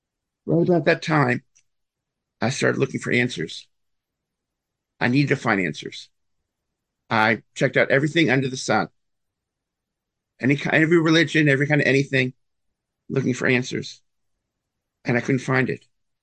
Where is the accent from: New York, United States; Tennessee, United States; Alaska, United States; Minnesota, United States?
New York, United States; now in Jackson, United States; I'm a New Yorker. I grew up in New York. I currently live in Jackson, Mississippi, the other end of the world for a lot of people.